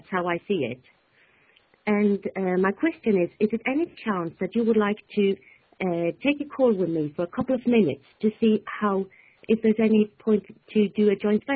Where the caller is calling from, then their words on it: Norway; English is a second language; Hi. I'm calling from Norway, Scandinavia, and Europe